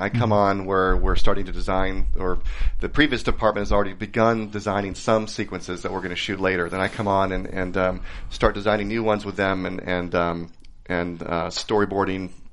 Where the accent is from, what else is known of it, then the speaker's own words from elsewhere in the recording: San Jose, California, United States; because I grew up in San Jose.